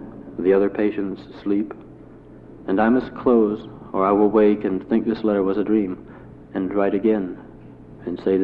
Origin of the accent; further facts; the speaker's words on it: the South, United States; living in where I had when I was raised in the South.